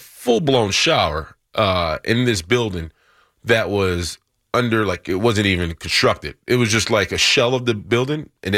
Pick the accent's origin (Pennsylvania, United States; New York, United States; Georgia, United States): New York, United States; Bronx; I'm from the Bronx, so I know CD areas like the back of my hand.